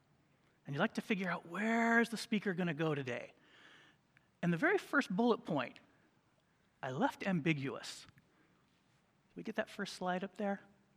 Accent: Yakima, Washington, United States; I grew up in Yakima, and Yakima wasn't the most cosmopolitan towns. When I first moved to Yakima in 1969, we had two stations, NBC and CBS

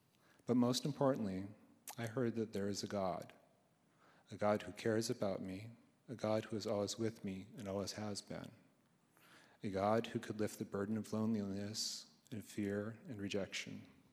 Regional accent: California, United States; I grew up in Northern California with my parents and younger sister. Both of my parents were independent types who moved away from family in New York to pursue their own dreams.

